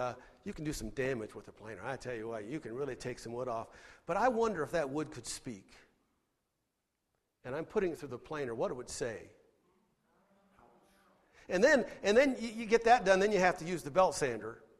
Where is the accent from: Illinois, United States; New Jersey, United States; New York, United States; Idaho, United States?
Idaho, United States; Twin Falls; my best friend, Jim Mott, we grew up together in Twin Falls, Idaho, did everything together.